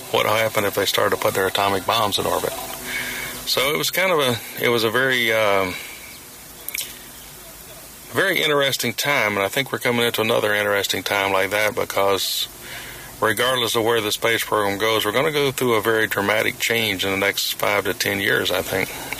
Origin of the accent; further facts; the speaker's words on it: Florida, United States; growing up in Florida, I actually watched from my schoolroom windows over in Polk County out past Orlando.